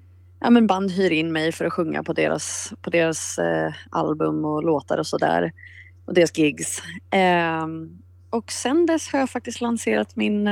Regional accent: Tyresö, Stockholm County, Sweden; moved away as an adult; now in Los Angeles, United States; Så jag är uppväxt i Tyresö. Jag gick Tyresö musikklasser, spelade gitarr, fiol, sång på kulturskolan.

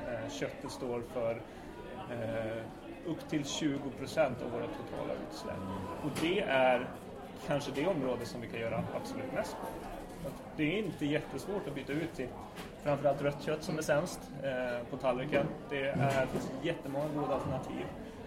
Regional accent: Boden, Norrbotten County, Sweden; jag är 32 år gammal, ursprungligen från Boden uppe i norra Sverige

